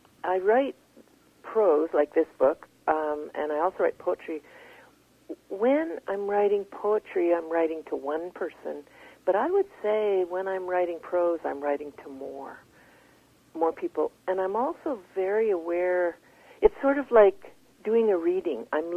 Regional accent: Quebec, Canada; moved away; I came from Quebec in 1970

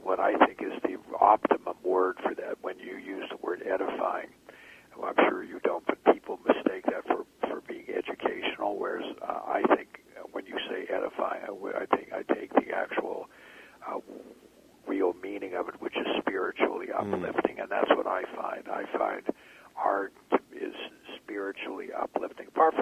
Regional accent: United States; from the time I grew up in the United States, but from the time I was young, there was something about art that just spoke to me.

